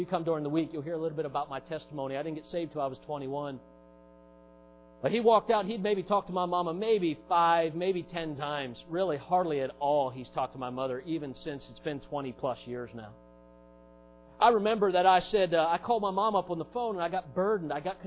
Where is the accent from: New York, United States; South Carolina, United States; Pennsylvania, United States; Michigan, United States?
South Carolina, United States; Charleston; I got burdened at my hometown in Charleston, South Carolina, where I had moved for a few years underneath Dennis Clemens.